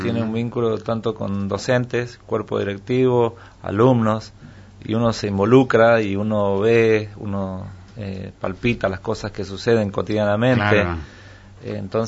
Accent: San Juan, Argentina; De San Juan.

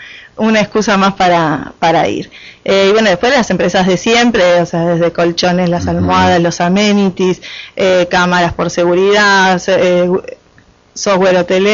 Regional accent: Valeria del Mar, Buenos Aires Province, Argentina; Y yo soy de Valeria, defiendo más Valeria siempre.

